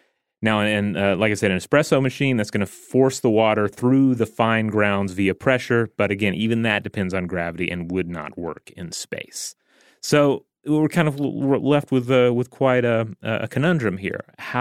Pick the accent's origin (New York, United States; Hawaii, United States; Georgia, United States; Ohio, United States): Hawaii, United States; We have some great coffee in my home state. Let's see about getting some of that into orbit.